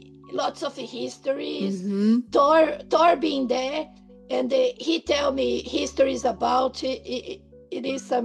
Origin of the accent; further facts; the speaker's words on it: Brazil; now in Australia; Yeah, they don't know I'm from Brazil. People still ask me if I'm from Russia or Croatia.